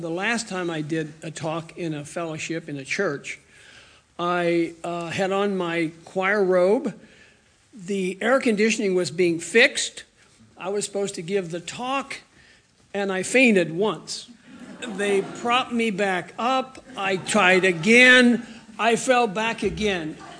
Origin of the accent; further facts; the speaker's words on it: Greensburg, Kansas, United States; I was raised in Western Kansas, as John said, in the town of Greensburg, town of 2000.